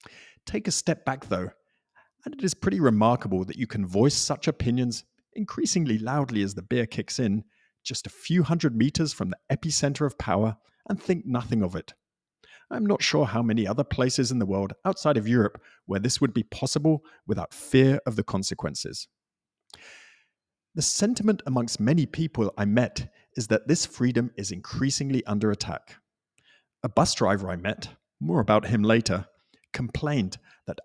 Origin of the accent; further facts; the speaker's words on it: United Kingdom; Disclaimer, I'm a Brit.